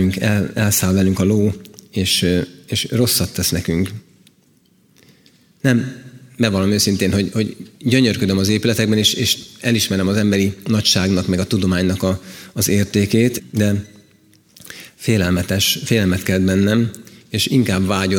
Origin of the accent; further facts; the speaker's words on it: Budapest, Hungary; Városban, lakom és városban nőttem föl, igaz, hogy kicsit ilyen vidékies környezetben, mint Káposztásmegyer, meg Kelenföld